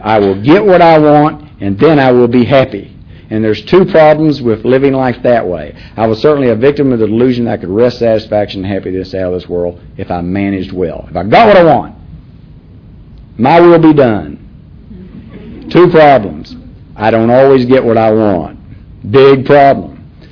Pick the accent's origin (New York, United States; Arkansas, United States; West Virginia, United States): Arkansas, United States; Little Rock; I'm not from Florida. I grew up in Arkansas, and I was born in Little Rock, Arkansas. Big family of Southern Baptists.